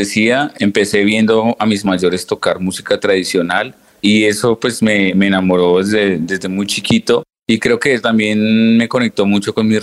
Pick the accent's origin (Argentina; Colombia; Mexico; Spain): Colombia; A nosotros como colombianos, como latinos sobre todo, nos reciben con mucha alegría, con mucho entusiasmo.